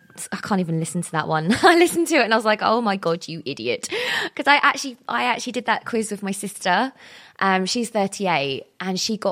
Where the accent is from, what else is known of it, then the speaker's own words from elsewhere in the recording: East of England, United Kingdom; And I'm from Essex.